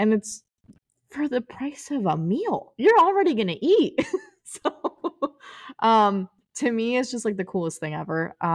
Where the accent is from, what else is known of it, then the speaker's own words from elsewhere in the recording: United States; I'm Venezuelan, or my family is. I'm American, but my family's Venezuelan.